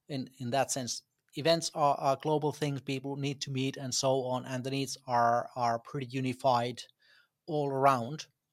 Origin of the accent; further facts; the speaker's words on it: Oulu, North Ostrobothnia, Finland; English is a second language; I'm from Oulu, Finland, and I'm a part of Eventilla crew.